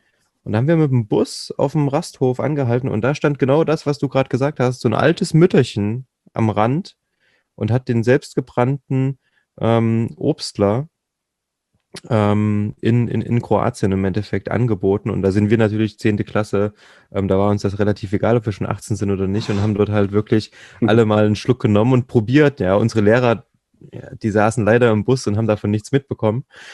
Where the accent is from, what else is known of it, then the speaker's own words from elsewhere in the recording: East Germany, Germany; ich bin typischer Ossi, ne? Aber Baujahr 87